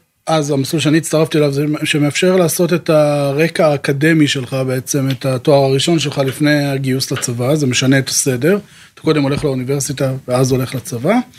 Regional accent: Acre, Northern District, Israel; אז נולדתי וגדלתי בעיר בצפון שנקראת אקו

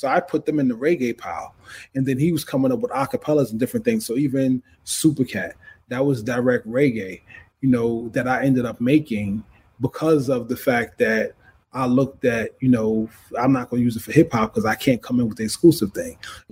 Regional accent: Queens, New York, United States; because, you know, I'm from Queens.

